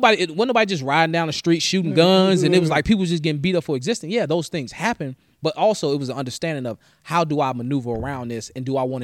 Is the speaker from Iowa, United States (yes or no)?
no; Chicago, Illinois, United States; Shit happens downtown Chicago. I grew up in Logan Square.